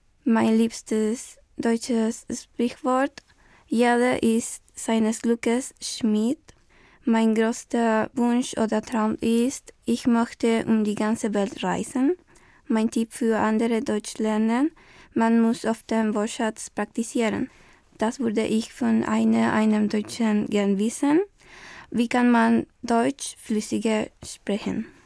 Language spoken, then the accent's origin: German; Bolivia; German is a second language; now in Germany; ich komme aus Bolivien. Ich bin in 2001 geboren. Ich lerne Deutsch